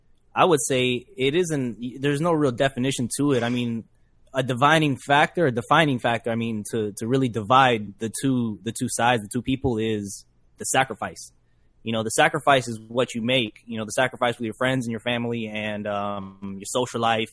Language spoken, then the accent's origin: English; Orlando, Florida, United States; moved away; growing up in Orlando and everything. I learned a lot in Orlando, man, and I'm glad that I've left, and I learned a lot more outside. That's definitely my home, man.